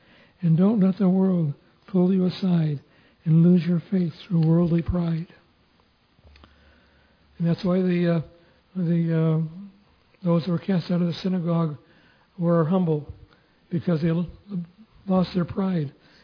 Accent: Oxford, Michigan, United States; also born or lived in Davidson; I was born in Davidson, Michigan, but I was raised in Oxford, Michigan. That's where I grew up.

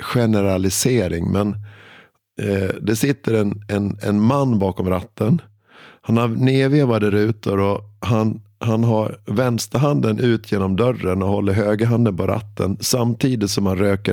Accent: Sweden; Ja, det är bara en ovana för som svensk att komma ner.

